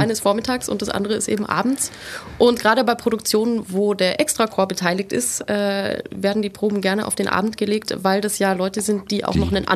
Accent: Bavaria, Germany; also born or lived in Munich; Also ich muss dazu sagen, ich bin nicht in München aufgewachsen. Ich bin in München geboren, aber als ich ganz, ganz klein war, sind wir ein bisschen rausgezogen aufs Land, so Richtung Rosenheim. Und da bin ich aufgewachsen.

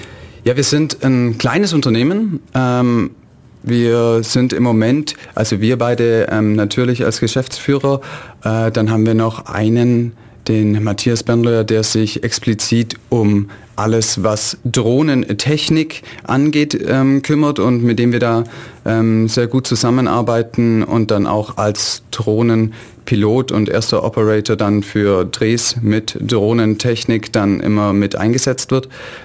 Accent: Aalen, Baden-Württemberg, Germany; ich komme ursprünglich aus Aalen, also 70 Kilometer von Ulm weg.

